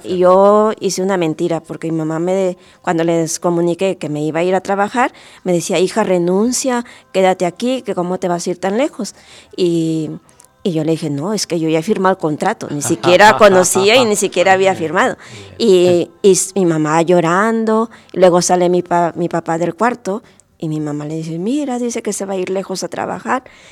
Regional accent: Piura, Peru; Yo soy del norte del Perú, de Piura, desde ahí.

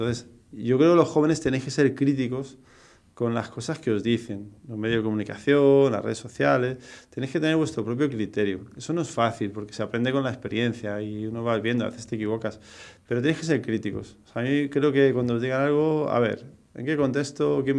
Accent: Madrid, Community of Madrid, Spain; Pero si lo digo, claro, yo como soy de Madrid hago hincapié en eso, ¿no?

